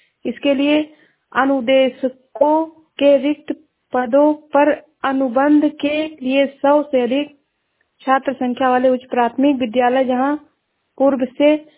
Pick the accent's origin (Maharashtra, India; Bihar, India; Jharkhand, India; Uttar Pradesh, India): Uttar Pradesh, India; मैं जिला सरावस्ती से हूँ।